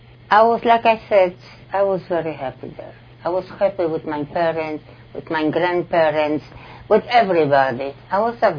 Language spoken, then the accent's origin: English; Sosnowiec, Silesian Voivodeship, Poland; English is a second language; From Sosnowiec. It's Schlesien, over Schlesien in German. But it was a beautiful city.